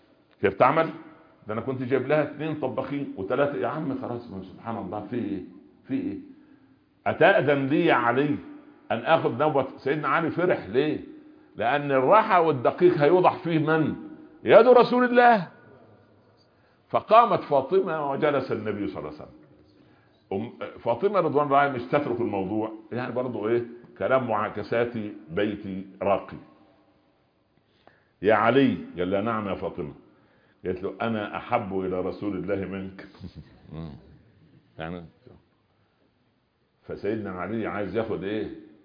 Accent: Upper Egypt, Egypt; عندنا في الصعيد

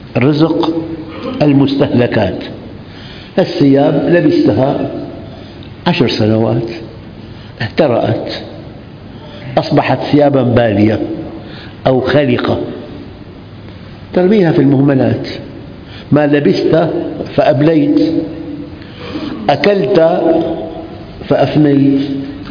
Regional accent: Syria; فنحن عندنا بالشام كلمة جنفيص هي أبشع أنواع الأقمشة

